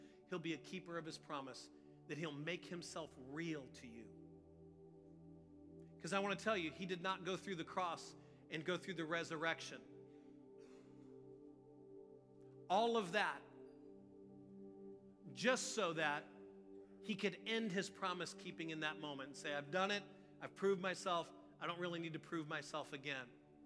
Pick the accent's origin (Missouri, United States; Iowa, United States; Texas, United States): Missouri, United States; I'm from Missouri. That state is called the Show Me State because it's full of a bunch of cynical skeptics. Fun place to grow up.